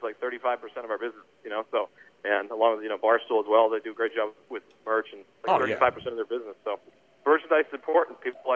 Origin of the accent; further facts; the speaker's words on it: Boston, Massachusetts, United States; now in Los Angeles, United States; I was raised in Boston.